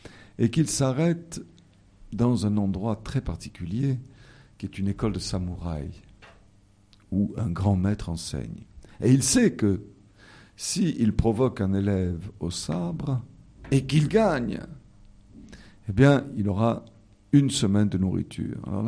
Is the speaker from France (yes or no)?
yes; Marseille, Provence-Alpes-Côte d'Azur, France; C'est un conte japonais et je suis marseillais.